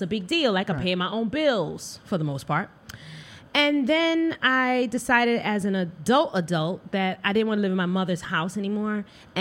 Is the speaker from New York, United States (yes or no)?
yes; New York, United States; Born and raised here.